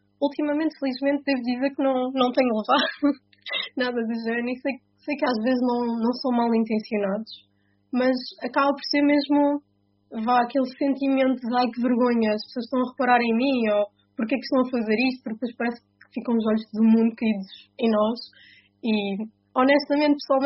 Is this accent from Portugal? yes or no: yes; Alvar, Aveiro, Portugal; now in Aveiro, Portugal; Sou de Alvar. Nascida e criada em Alvar, apesar de agora a minha vida ser muito mais para Aveiro. Fui para lá estudar e pronto, por lá tenciono ir ficando, pelo menos por agora